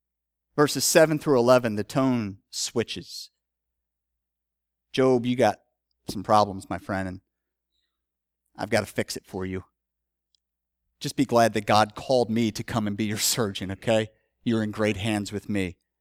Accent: Philadelphia, Pennsylvania, United States; I'm from Philadelphia. We're both kind of sarcastic and boorish.

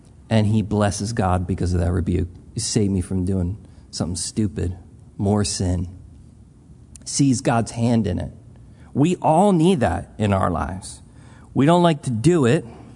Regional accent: Philadelphia, Pennsylvania, United States; Listen, we're from Philadelphia. We're not from the South.

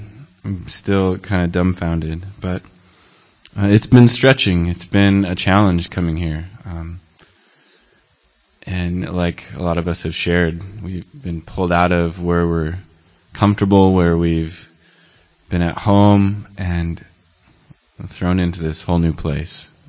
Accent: South Dakota, United States; I'm from South Dakota, the United States. I grew up on a farm, so just thought I'd tell you that.

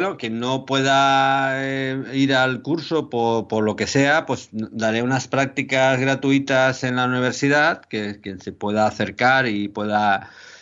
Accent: Catalonia, Spain; pero en catalán, porque soy catalán.

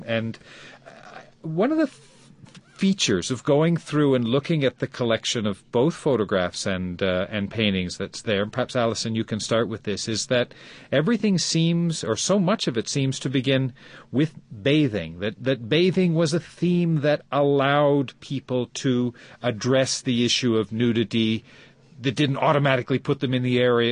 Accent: Canada; my own experience of growing up in Canada

